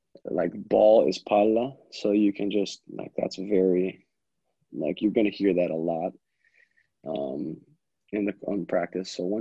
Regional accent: United States; because, you know, as an American too, like you come back to the national team

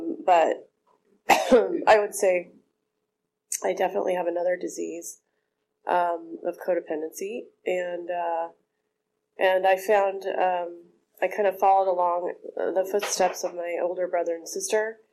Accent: Oakland, California, United States; I grew up in Berkeley, Oakland

